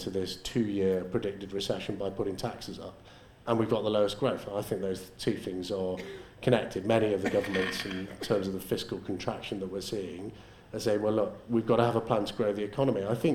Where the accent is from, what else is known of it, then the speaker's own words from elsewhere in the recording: Liverpool, North West England, United Kingdom; I grew up in Liverpool in the 1980s.